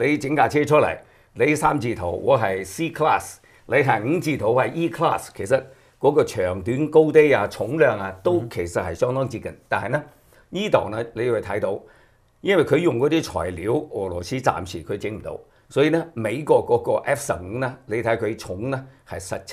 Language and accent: Cantonese; China; 我哋中國人